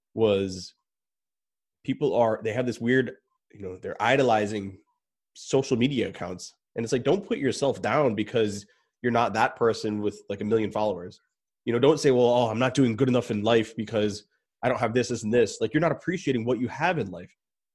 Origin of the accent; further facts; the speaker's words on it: Rhode Island, United States; You know, I live in Rhode Island. I grew up in Rhode Island predominantly, and this is where I am now